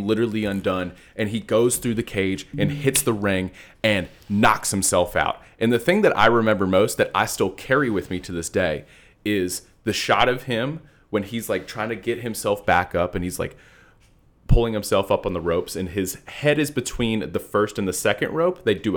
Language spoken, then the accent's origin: English; Delaware, United States; I grew up, so I'm originally from Delaware, and my dad and I grew up watching professional wrestling.